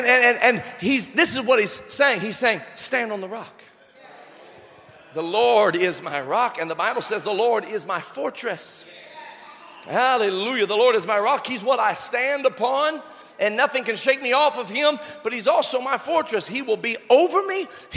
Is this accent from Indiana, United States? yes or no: yes; Indiana, United States; Well, I was raised in Indiana. Know all about tornadoes.